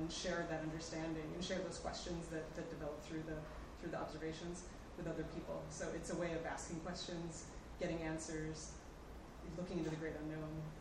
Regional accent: Wisconsin, United States; Oh, well, since I grew up in Wisconsin, I have to say there were some things that were quite similar.

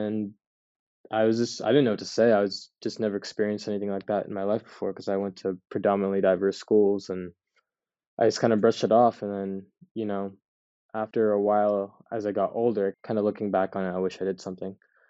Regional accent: Reno, Nevada, United States; born there; I'm Bengali, so Southern Asian. I was born in Reno, but my parents are from there.

